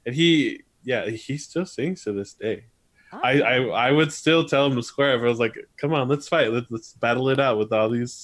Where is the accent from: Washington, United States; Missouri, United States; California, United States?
California, United States; born there; I was born in California, but my parents moved here when I was like 3 months old.